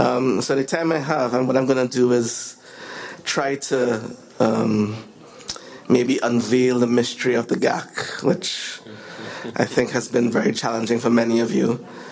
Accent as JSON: {"language": "English", "country": "Trinidad & Tobago", "said": "I'm from the Caribbean, by the way, Trinidad and Tobago."}